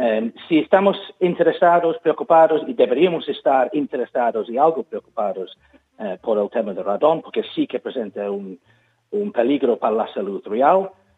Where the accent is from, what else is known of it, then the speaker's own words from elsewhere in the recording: United Kingdom; Spanish is a second language; En Reino Unido, como se nota por mi acento de donde vengo yo